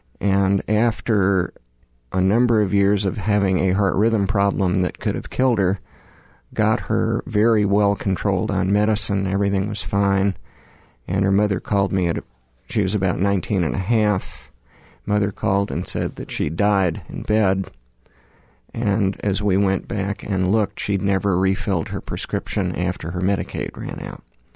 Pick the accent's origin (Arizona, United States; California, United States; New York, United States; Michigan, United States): New York, United States; Manhattan; I'm from Manhattan, but went south for quite some time, from Manhattan to Princeton to Duke Medical School, and then kept going to do pediatric cardiology in Houston, Texas.